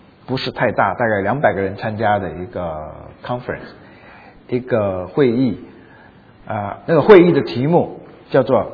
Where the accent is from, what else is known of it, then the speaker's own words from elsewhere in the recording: China; now in United States; 我们中文可能有一半左右或更多的弟兄姐妹来自于中国大陆，我们是来到美国，大部分来到美国以后才听到福音信主的